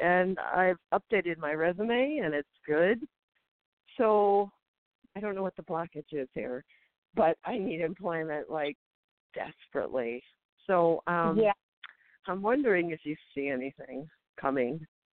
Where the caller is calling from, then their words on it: Montana, United States; I'm calling from Montana.